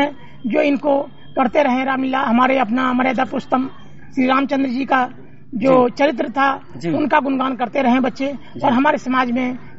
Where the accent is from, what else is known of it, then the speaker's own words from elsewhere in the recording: Samastipur, Bihar, India; now in Delhi, India; Bihar Samastipur